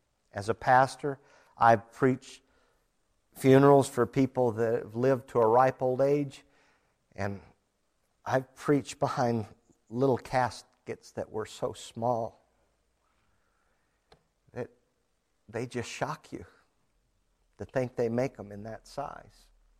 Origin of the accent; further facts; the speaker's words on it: Hammond, Indiana, United States; born there; I was born in Hammond, Indiana.